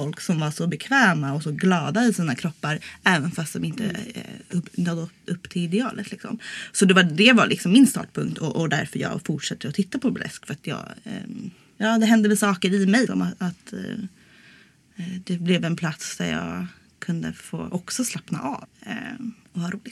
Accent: Stockholm, Stockholm County, Sweden; Alltså jag kommer ju från Stockholm. Så att jag hade ju sett burlesk.

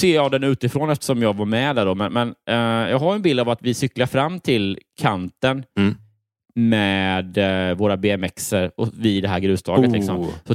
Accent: Habo, Jönköping County, Sweden; jag växte upp i Habo, lite utanför Jönköping. Mm. Också så här jättelitet samhälle. Mm. Mer av ett så här nybyggnads förort

